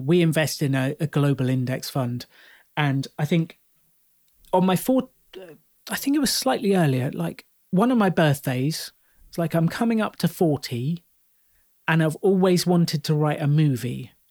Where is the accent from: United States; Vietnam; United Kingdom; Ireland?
United Kingdom; I'm British, so it sounded cool to me.